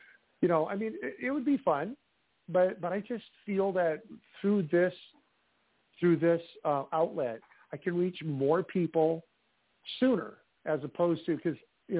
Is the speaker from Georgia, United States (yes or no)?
no; Iowa, United States; I have a lot of supporters from the Midwest, from my home state of Iowa.